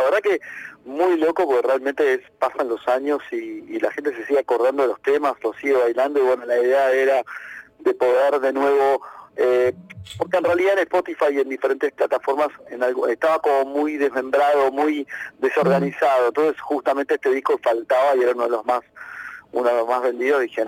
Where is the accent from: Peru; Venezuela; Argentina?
Argentina; Buenos Aires; somos de Buenos Aires, cerquita ahí de la capital, pero bueno, de zona norte, del Tigre